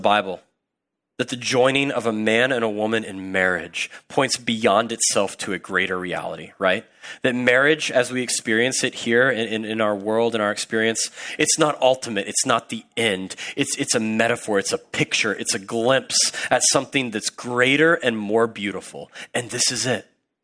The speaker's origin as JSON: {"language": "English", "region": "Midwest", "country": "United States", "tie": "born or raised there", "said": "I grew up in the Midwest, and let me tell you that every single woman that's in the Midwest"}